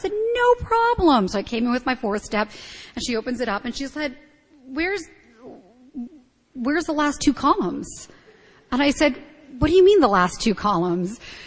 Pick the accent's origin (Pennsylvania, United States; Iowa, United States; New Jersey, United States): New Jersey, United States; I recently moved back to New Jersey, which is where I'm from. I'm back, not just to my hometown, but actually to the house I grew up in, which is an interesting experience.